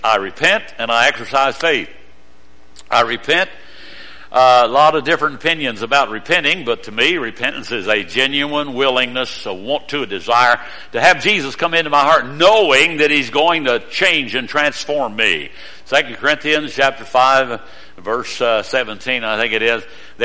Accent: Odd, West Virginia, United States; born there; When I was born in Odd. O-D-D. West Virginia.

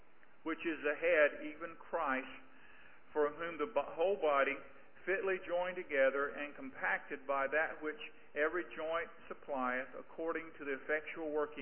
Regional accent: Sumter, South Carolina, United States; I was brought up in Sumter, South Carolina, went to Bob Jones University, and it's a very popular area.

